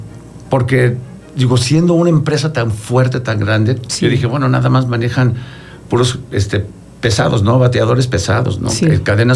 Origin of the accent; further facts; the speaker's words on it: Mexico; born there; Mi padre, sí, era italiano, de, sí, Venecia. Sí. Yo nací aquí en México y estuve allá varios años